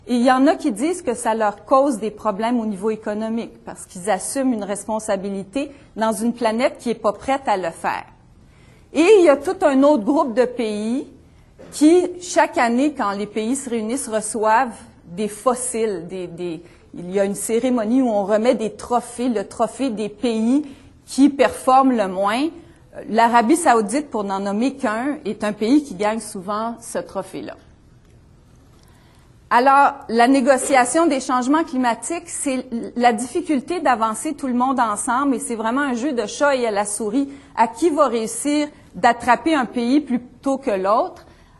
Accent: Canada; Quand on est Canadien, on peut regarder notre rôle de multiples façons.

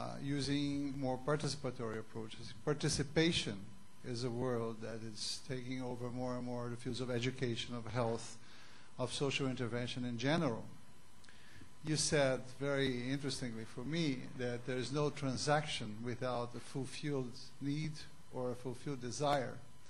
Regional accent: Rio de Janeiro, Brazil; from Rio. I've been working with the poorest of the poor in Brazil for a long time.

